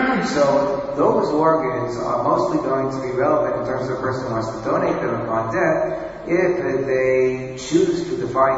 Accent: Monsey, New York, United States; who was my own personal rabbi growing up in Muncie, New York.

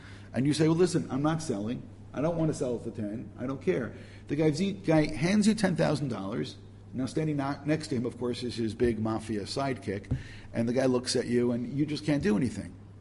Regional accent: Brooklyn, New York, United States; and excuse my terminology now, but I am from Brooklyn

